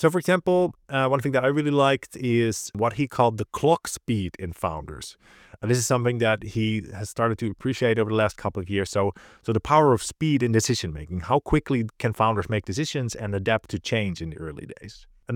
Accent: Netherlands; accent: Dutch; English is a second language; we're both Dutch from the Netherlands originally.

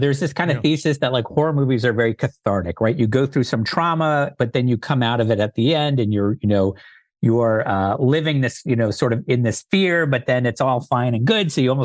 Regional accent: East Coast, United States; because I come from the East Coast, and I go to bed early.

